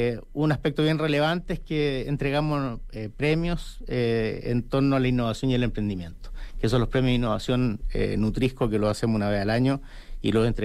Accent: Chile; Yo creo que como chilenos tenemos que aprender de esa experiencia.

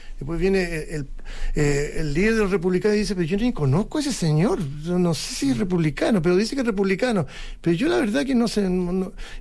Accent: Chile; tengo libertad entonces para dar mi opinión respecto al gobierno o a la oposición, como muchos chilenos, ¿cierto?

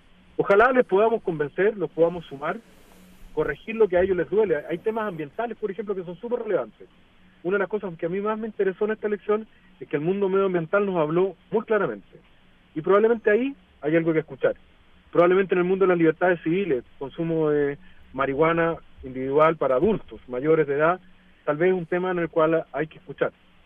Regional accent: Chile; ¿Por qué queremos seguir siendo chilenos?

